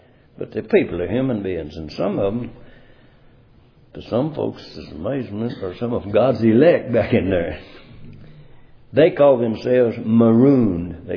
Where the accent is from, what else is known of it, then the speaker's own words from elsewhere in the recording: Arkansas, United States; I'm from Arkansas, that's no significance.